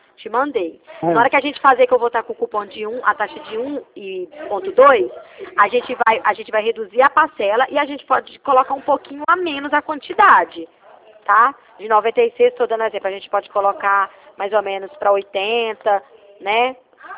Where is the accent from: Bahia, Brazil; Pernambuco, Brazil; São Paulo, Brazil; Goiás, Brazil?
São Paulo, Brazil; Ribeirão Preto; A gente é daqui de Ribeirão Preto.